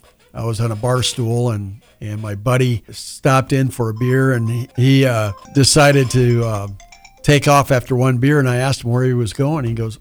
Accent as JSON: {"language": "English", "town": "Midland", "region": "Michigan", "country": "United States", "said": "No, I'm from Midland, Michigan."}